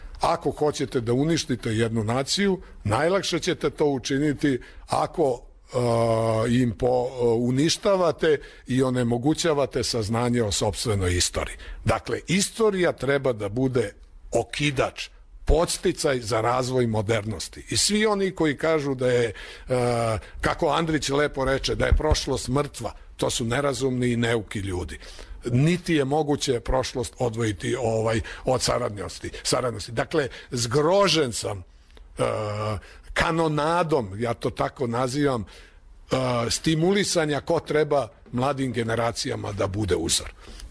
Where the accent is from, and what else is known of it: Belgrade, Serbia; born or raised there